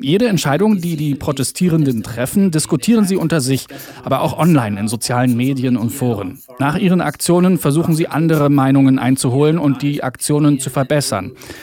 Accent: Hong Kong; Ich fühle mich wieder als Hongkonger. Ich habe das Gefühl, dass ich zurückgehen muss, um etwas zu meinem Heimatort beizutragen.

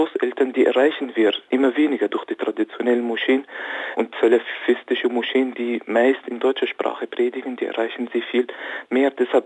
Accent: Austria; Ich komme selbst aus Österreich.

